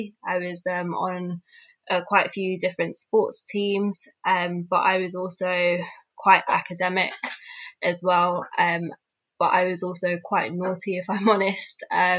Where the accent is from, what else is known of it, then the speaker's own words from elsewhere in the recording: London, United Kingdom; I grew up in West London in a very diverse borough.